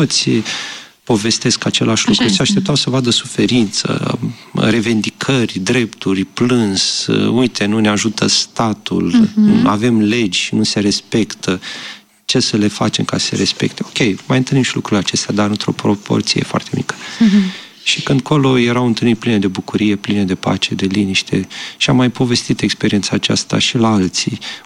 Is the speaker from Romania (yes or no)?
yes; Galați, Galați County, Romania; moved away as an adult; Despre mine, m-am născut în Galați. De aici încep, acolo am crescut. La un moment dat am plecat din țară să văd și eu cum e. După care m-am decis, m-am întors